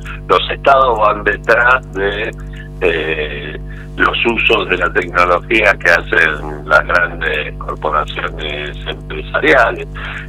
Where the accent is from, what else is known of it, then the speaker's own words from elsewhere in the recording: Argentina; nuestra identidad cultural como argentinos